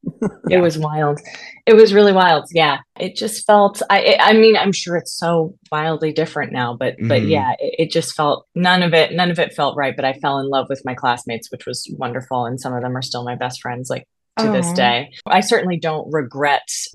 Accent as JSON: {"language": "English", "region": "Massachusetts", "country": "United States", "tie": "born or raised there", "said": "I was born in Massachusetts. Oh, okay. I was Massachusetts. And so I actually grew up on the East Coast."}